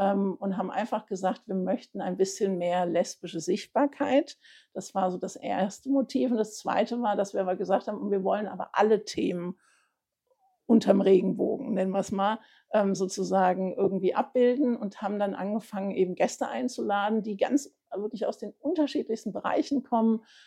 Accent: Frankfurt am Main, Hesse, Germany; meine Frau und ich, wir sind zwar beide in Frankfurt am Main geboren und auch dort aufgewachsen

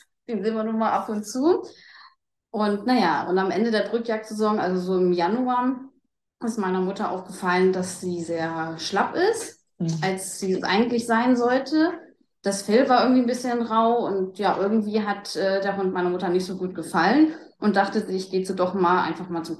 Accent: Lower Saxony, Germany; ich komme aus Niedersachsen

